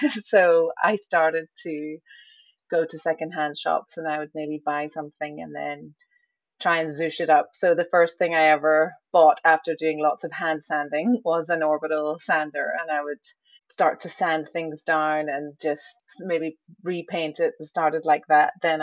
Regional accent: Ireland; now in South Africa; I grew up in Ireland, something like that.

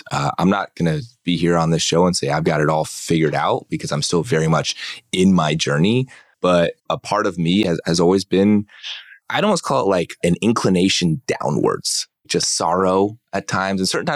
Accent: San Diego, California, United States; I was born and raised in San Diego. I had three older sisters growing up.

